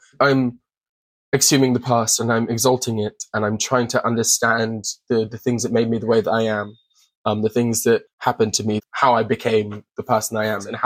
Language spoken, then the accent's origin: English; Lagos, Nigeria; I mean, Lagos is an incredible place. I grew up in Lagos, I would say. My family lived in Lagos.